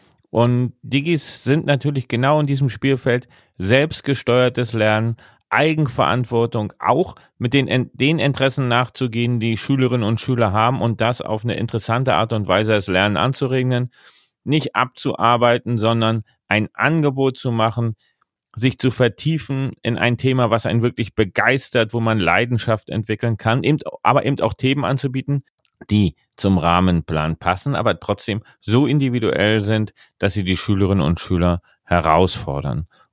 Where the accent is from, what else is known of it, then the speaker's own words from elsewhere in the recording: East Germany, Germany; Ich komme ja aus dem Osten.